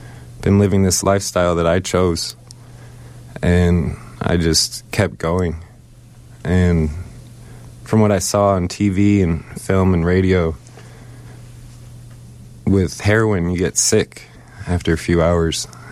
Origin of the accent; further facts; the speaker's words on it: Chicago, Illinois, United States; Because I'm from Chicago, even Wilmette.